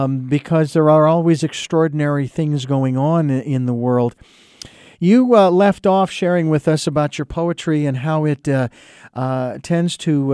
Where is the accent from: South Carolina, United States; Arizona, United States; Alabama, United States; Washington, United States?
Arizona, United States; I mean, I grew up in Arizona. With numerous reservations all over the place.